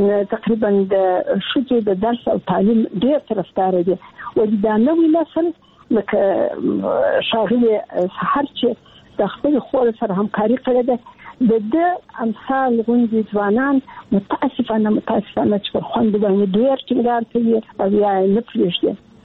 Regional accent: Kandahar, Afghanistan; زه د کندهار یم، د کندهار د عمومي اعلی لیسې کې مې زده کړې وکړې او کابل پوهنتون ته ولاړم

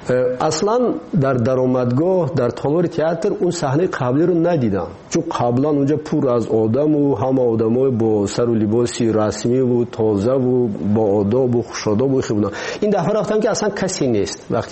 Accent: Tajikistan; ما تاجیک هستیم. همین است وطنی ما. ما همین وطنمونه خودمون باید آباد کنیم

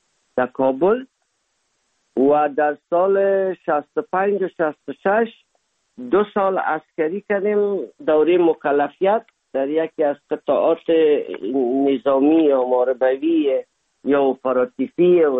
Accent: Afghanistan; now in Germany; اما دوری یک از افغانستان بر آمدیم تا آلمان رسیدیم، تمام اعضای فامیل ما در حدود 7 ماه طول کشید

